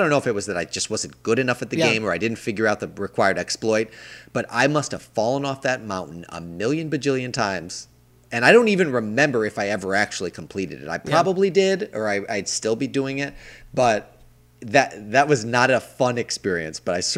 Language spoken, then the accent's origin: English; Illinois, United States; I grew up in the Midwest where you expect snow every winter.